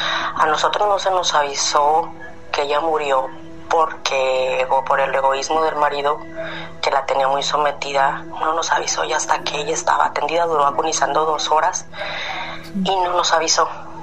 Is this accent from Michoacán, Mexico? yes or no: yes; La Piedad, Michoacán, Mexico; now in Chicago, United States; Yo soy de La Piedad, Michoacán, pero vivo en Chicago.